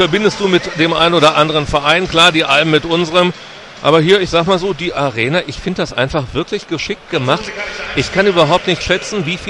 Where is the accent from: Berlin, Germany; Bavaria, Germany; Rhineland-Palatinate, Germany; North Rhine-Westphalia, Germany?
North Rhine-Westphalia, Germany; kennen wir ja auch bei uns in Ostwestfalen.